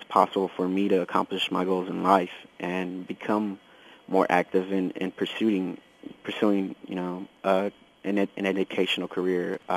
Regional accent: Los Angeles, California, United States; Well, growing up in L.A. was always a weird, it's a weird clash of just cultures and actualities of life, of living in the city

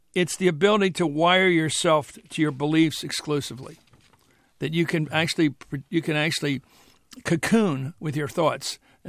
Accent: Philadelphia, Pennsylvania, United States; You go to my hometown of Philadelphia, 85% for Obama.

